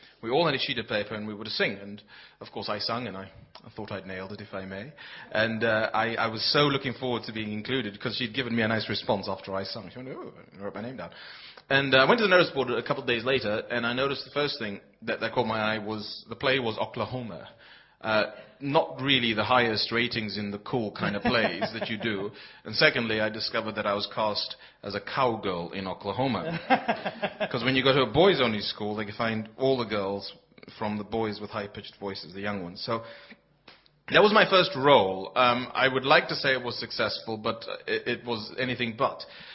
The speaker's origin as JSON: {"language": "English", "country": "Kenya", "said": "And of course, I'm Kenyan, half Kenyan, and Kenyans are pretty good at running, aren't they?"}